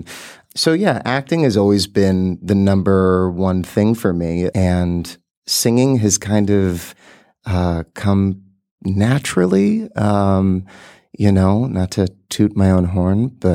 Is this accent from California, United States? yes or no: yes; Los Angeles, California, United States; I grew up on the West Coast, mm-hmm. right? And so it's always been acting is the first thing.